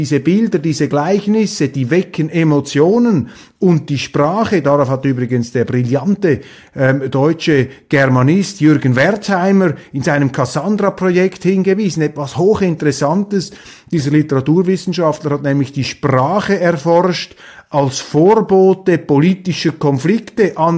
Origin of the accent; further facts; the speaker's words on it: Switzerland; Ich weiß nicht, wie Sie das sehen, aber als Schweizer läuft es mir da eiskalt den Rücken herunter.